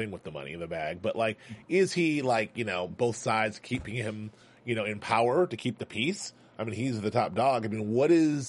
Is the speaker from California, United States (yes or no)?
yes; Los Angeles, California, United States; growing up in Angeleno and in the great city of Los Angeles my entire life, dealing with the LAPD.